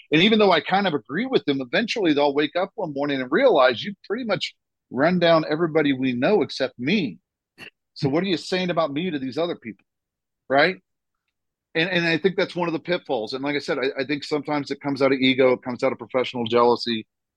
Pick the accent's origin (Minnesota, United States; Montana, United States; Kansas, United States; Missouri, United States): Kansas, United States; Wichita; And I say that because I'm from Wichita, Kansas, and I've taught all over this country.